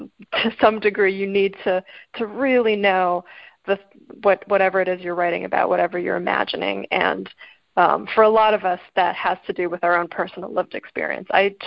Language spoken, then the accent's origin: English; Singapore; when my friends and I were growing up in Singapore, we didn't read stories about growing up in Singapore.